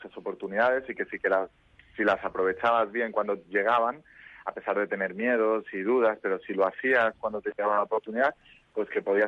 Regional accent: Barcelona, Catalonia, Spain; soy hijo de padre catalán, mi madre burgalesa, así que tengo ahí un poco de mezcla entre los dos. Y la verdad es que he vivido toda mi vida en Barcelona, excepto 5 años que estuve en Madrid

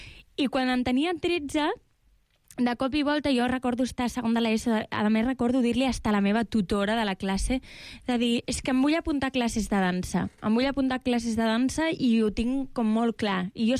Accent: Tarragona, Catalonia, Spain; jo sóc de Tarragona i em vaig formar en una escola de dansa de Tarragona

